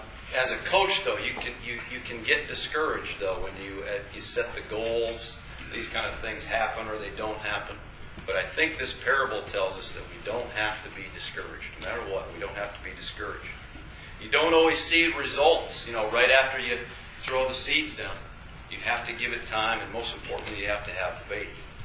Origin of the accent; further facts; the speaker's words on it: East Coast, United States; So I come from the East Coast, right?